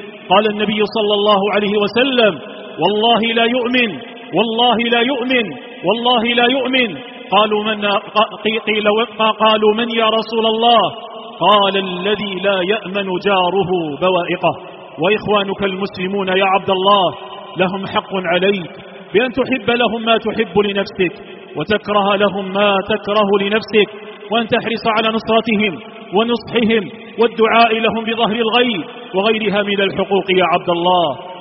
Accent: Algeria; بلادنا الجزائر الحبيبة بلاد مسلمة

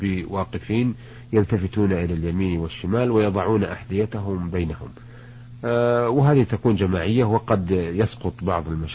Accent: Sudan; عندنا في السودان عملية ذكر الله سبحانه وتعالى

